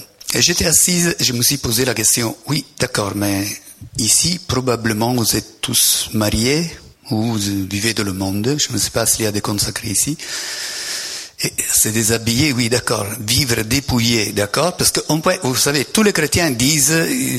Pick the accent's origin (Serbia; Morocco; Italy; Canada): Italy; French is a second language; now in France; Je suis italien, mais ça fait 20 ans que je suis en France. Donc, l'accent, malgré tout, reste le même.